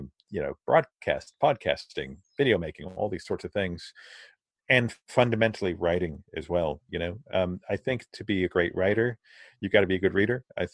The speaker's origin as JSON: {"language": "English", "town": "Naples", "region": "Virginia", "country": "United States", "tie": "born or raised there", "also_born_or_lived": "London", "said": "I grew up in Naples, in Italy. I was born in London, grew up in Naples, in Virginia, in the States."}